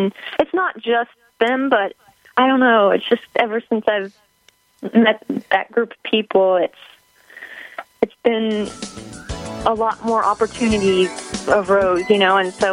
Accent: Texas, United States; I went vegetarian at 16 growing up in Texas, so it was really hard

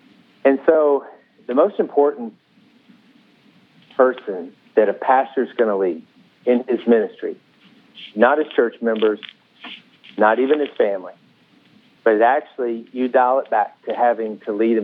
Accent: Tyler, Texas, United States; I grew up in Tyler, Texas at Green Acres Baptist Church.

